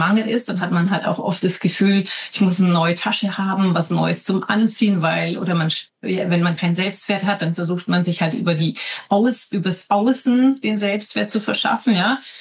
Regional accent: Switzerland; Bei uns in der Schweiz die dritte Säule oder so.

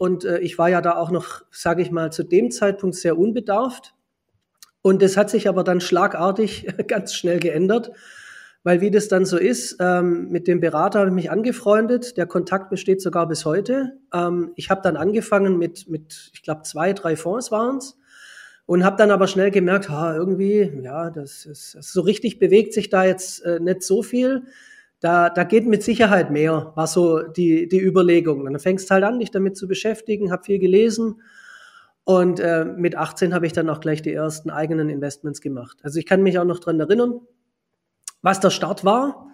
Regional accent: Stuttgart, Baden-Württemberg, Germany; ich bin in Stuttgart geboren, 1975. Gehe also ziemlich auf die 50 zu, bin hier auch hängen geblieben. Ich kürze es ein bisschen ab. Also ich bin im Stuttgarter Westen aufgewachsen

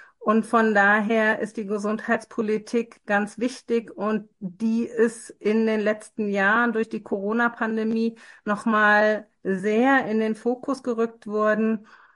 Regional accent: Frankenberg, Hesse, Germany; Ich komme aus Frankenberg, wohne in einem Stadtteil von Frankenberg, bin der Heimat treu geblieben.

